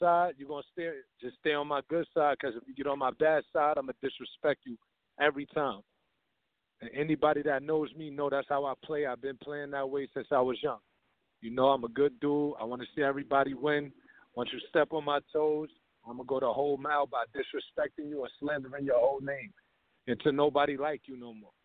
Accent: Brooklyn, New York, United States; I'm from Brooklyn, you know what I mean? We like the wildest. You know, Brooklyn, we the wildest.

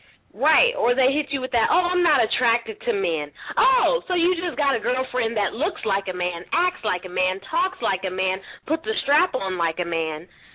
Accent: San Francisco, California, United States; Like, I'm from San Francisco, so I've seen all types of gays, you know.

